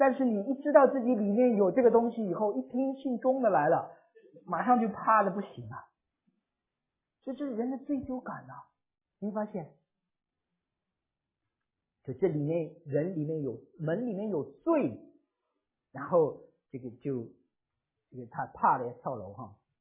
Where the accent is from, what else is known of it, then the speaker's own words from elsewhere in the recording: Shanghai, China; now in Beijing, China; 我这个前年我从北京到我们老家上海，一路坐火车下去